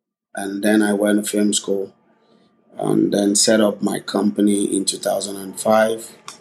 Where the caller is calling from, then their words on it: Lagos, Nigeria; Well, I'm speaking from Lagos, Nigeria.